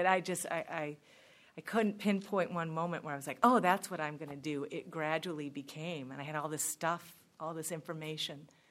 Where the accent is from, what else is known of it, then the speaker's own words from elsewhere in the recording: Michigan, United States; I grew up in Southeast Michigan. I went to school here. I didn't move to Northern Michigan until 2002.